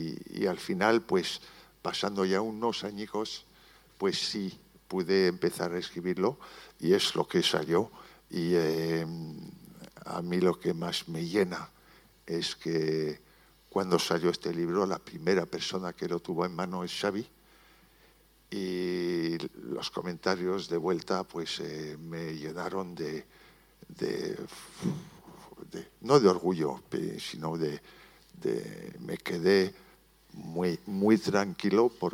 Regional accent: France; Spanish is a second language; Perdonad mi castellano, que de vez en cuando me corto porque soy francés.

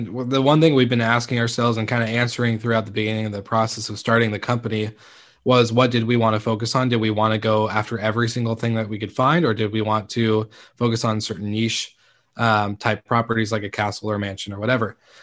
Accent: Stanwood, Washington, United States; So I'll explain the destination is actually my hometown. It's Camino Island and Stanwood. So it's kind of like a little island in a city connected right between Seattle and the Canadian border.

